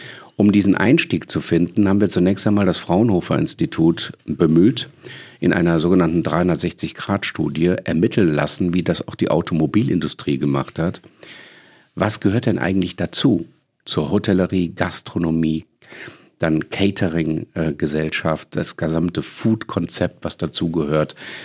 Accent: Düsseldorf, North Rhine-Westphalia, Germany; born there; now in Cologne, Germany; denn ich bin in Düsseldorf auf der Lugallee geboren. Und darf dann auch ab und zu mal als Kölner Bürger in Düsseldorf was veranstalten.

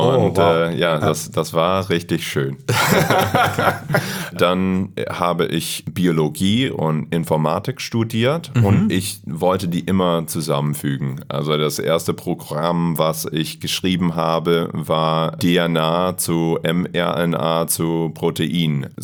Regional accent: United States; German is a second language; ich komme aus Amerika und ja, ich bin in den Staaten aufgewachsen.

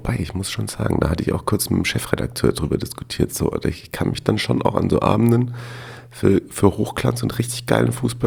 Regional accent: Austria; ich komme aus Österreich und wohne circa eine Autostunde entfernt von Udine.

